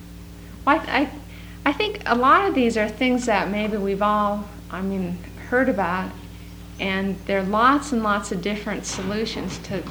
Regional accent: Virginia, United States; talked about making a deal with some places in Southern Virginia, and I'm from Virginia

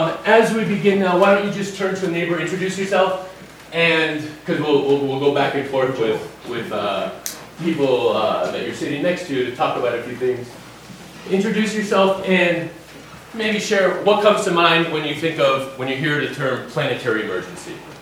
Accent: Miami, Florida, United States; born there; now in Baltimore, United States; As we begin, I was born in Miami. I did my PhD at Notre Dame, and I now teach at Loyola University, Maryland in Baltimore. Been there for 8 years.

